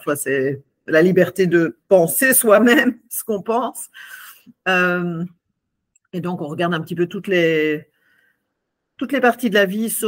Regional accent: Belgium; also born or lived in United States; now in France; Je suis belge et américaine. J'ai 55 ans, 4 enfants et un petit-fils.

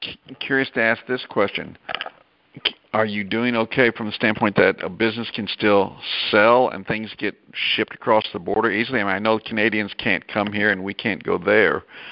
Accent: Arkansas, United States; also born or lived in Florida; left the state of Florida, and moved to my home state of Arkansas. I live on a mountain that overlooks the town that I grew up in.

